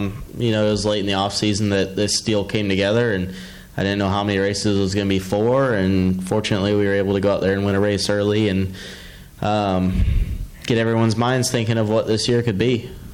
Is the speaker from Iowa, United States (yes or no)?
yes; Iowa, United States; I've had so many people from my home state support me in my career, and I've had a lot of sponsorship partners from there as well